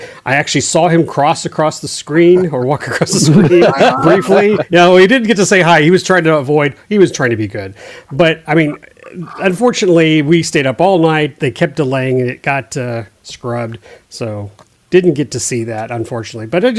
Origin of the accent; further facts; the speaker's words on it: Texas, United States; being that I'm from Texas, it is Waco, Texas, not Waco, Texas.